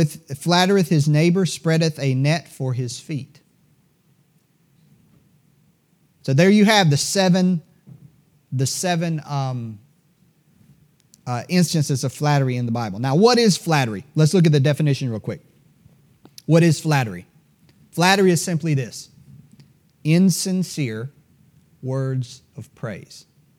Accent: the South, United States; Southerners, and I was born and raised in the South, but Southerners are taught to flatter.

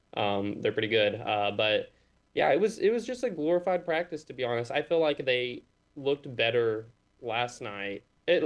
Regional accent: Hot Springs, Arkansas, United States; You know, I'm from Hot Springs, so very familiar with that arena. And I graduated in there, played basketball tournaments in there.

